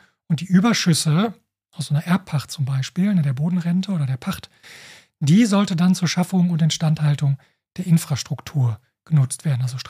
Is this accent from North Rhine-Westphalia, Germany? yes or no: yes; Dortmund, North Rhine-Westphalia, Germany; Also ich komme aus Dortmund